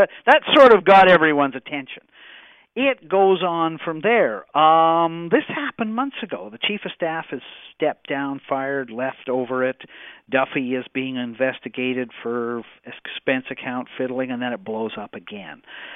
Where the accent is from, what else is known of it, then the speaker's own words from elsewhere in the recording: Canada; And I guess as a Canadian, I go, where are we?